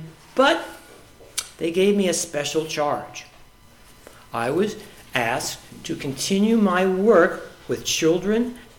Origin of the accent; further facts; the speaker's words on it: Latrobe, Pennsylvania, United States; born there; I was born in 1928 in Latrobe, Pennsylvania.